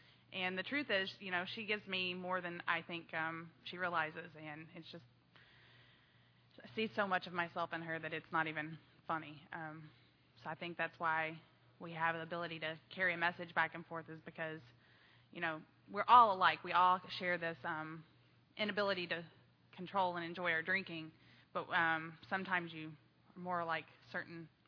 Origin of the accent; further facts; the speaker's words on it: Kentucky, United States; Because, you know, where I am from Kentucky, we didn't have field parties, we had mountain parties on top of strip club.